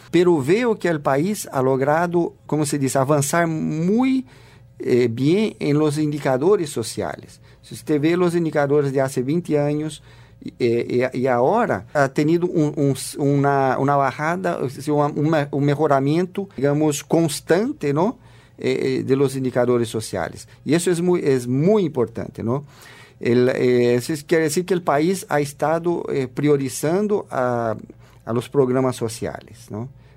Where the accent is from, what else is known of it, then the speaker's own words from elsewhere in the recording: Brazil; yo digo nuestros países porque soy brasileño, y Brasil también es un país en vías de desarrollo